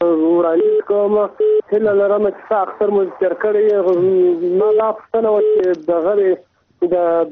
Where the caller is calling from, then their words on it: Sangin, Helmand, Afghanistan; د سنگینو لسوالیسه.